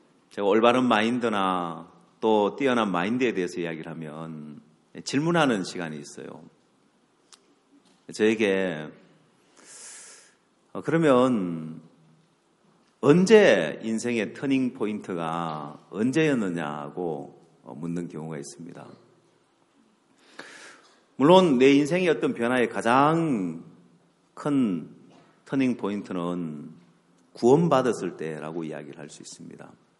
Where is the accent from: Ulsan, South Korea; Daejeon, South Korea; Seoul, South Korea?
Ulsan, South Korea; 제 고향이 울산인데